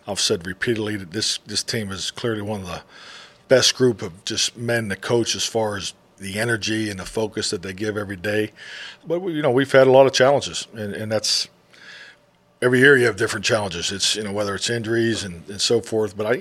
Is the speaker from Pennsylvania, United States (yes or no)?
yes; Pittsburgh, Pennsylvania, United States; I think as a young kid growing up in Pittsburgh, that's what you know.